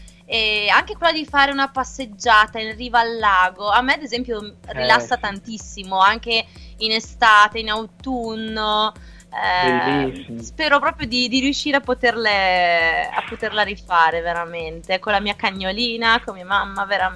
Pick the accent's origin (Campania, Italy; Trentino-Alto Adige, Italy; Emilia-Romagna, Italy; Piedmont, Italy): Trentino-Alto Adige, Italy; io sono dal Trentino, vicino al lago di Garda.